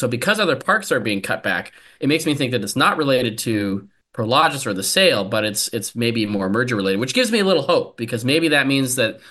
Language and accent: English; California, United States; As an enthusiast, as you know, growing up in the Bay Area, it's very confusing.